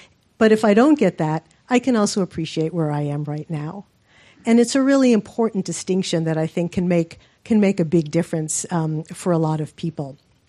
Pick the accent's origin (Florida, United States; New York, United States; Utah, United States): New York, United States; by the way, I'm from New York, I am neither soft nor sappy